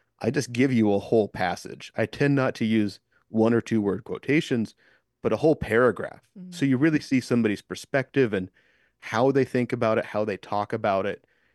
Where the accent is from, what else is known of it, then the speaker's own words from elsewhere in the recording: Wrangell, Alaska, United States; wanted to be able to come back to Wrangell and not be a stranger. The idea of being a stranger in my hometown just didn't jive with me.